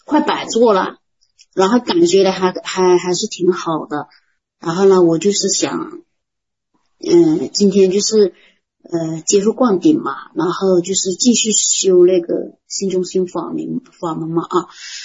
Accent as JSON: {"language": "Chinese", "region": "Fujian", "country": "China", "said": "我是福建的"}